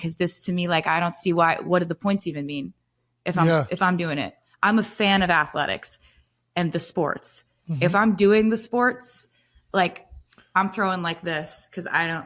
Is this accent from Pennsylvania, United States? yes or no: yes; Pennsylvania, United States; I grew up in Pennsylvania. I always heard my dad yelling at the screen watching Eagles games.